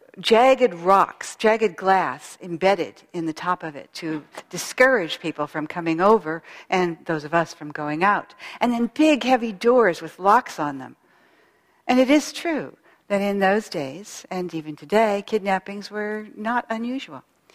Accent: San Francisco, California, United States; I had had no experience of that kind of poverty growing up in San Francisco in a well-to-do family.

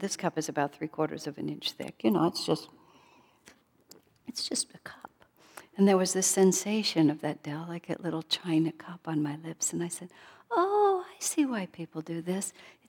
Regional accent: El Paso, Texas, United States; also born or lived in California; I grew up in El Paso, Texas. Boy, talk about the spiritual boondocks.

